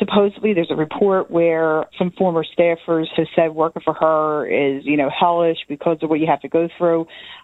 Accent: Philadelphia, Pennsylvania, United States; from Philadelphia.

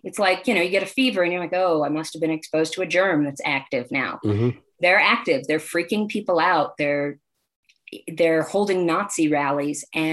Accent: United States; It's like, well, okay, but where am I from? I was born here. I'm American.

